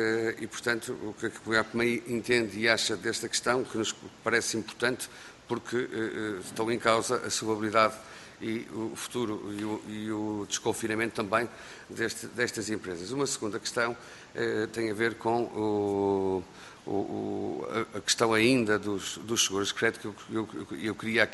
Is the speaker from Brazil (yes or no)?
no; Viana do Castelo, Portugal; porque sou oriundo de Viana do Castelo, do meu círculo eleitoral